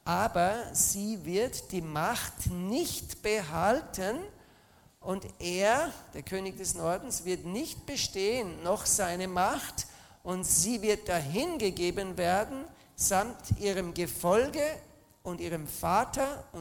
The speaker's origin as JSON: {"language": "German", "country": "Austria", "said": "Ich bin ja ein Österreicher."}